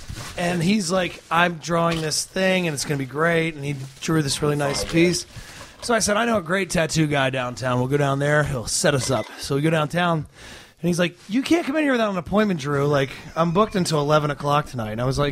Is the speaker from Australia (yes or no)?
yes; Australia; Jacko, I'm actually Australian.